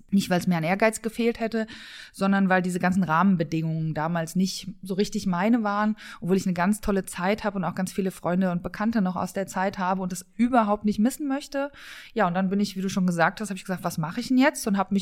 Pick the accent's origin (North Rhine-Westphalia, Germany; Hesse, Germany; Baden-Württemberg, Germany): Hesse, Germany; Ich bin hier im Vordertaunus aufgewachsen